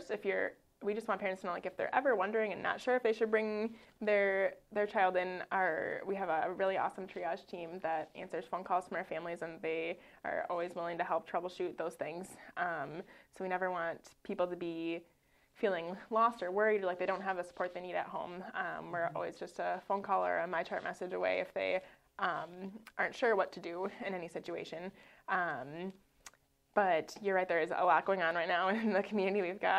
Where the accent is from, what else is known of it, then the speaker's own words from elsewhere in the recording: Green Bay, Wisconsin, United States; also born or lived in Minneapolis, United States; I grew up in Green Bay and then was away doing all my training. So I went to undergrad at UW-Madison and then med school in Milwaukee